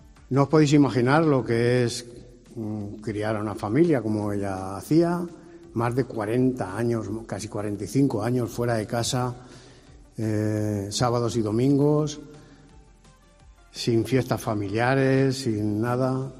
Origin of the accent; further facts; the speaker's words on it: Albacete, Castilla-La Mancha, Spain; siempre, Albacete, soy de Albacete, aunque nací en Los Chospes, me crié en Albacete